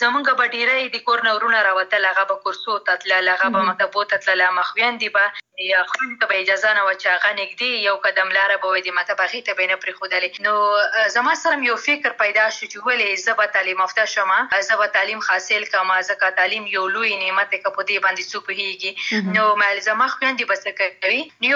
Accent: Khost, Afghanistan; موږ په خوست کې خوست یو داس کلتوري ټولنه ده

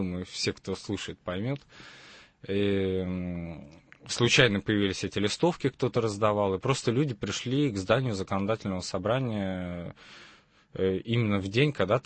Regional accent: Saint Petersburg, Russia; Я родился и вырос здесь, я петербуржец, и...

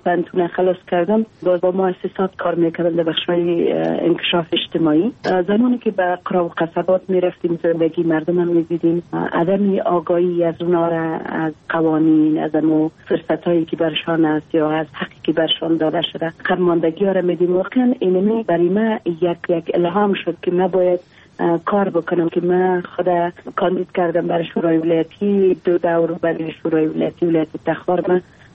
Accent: Afghanistan; نیاز است که زن افغانستان در علمی شرایط کار بکنن با وجودی که محدودیت ها بسیار زیاد در ولایت ما وجود داره. با اونم زنها فعال هستن کار میکنن و من یکی از جمله زنهایی هستم که میخوایم بر جامعه خود کار بکنم

